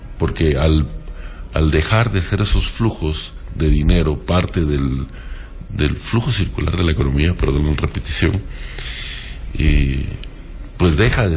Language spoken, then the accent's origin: Spanish; Guatemala; orgullosamente, como guatemalteco, podemos decir que es una política de economía mixta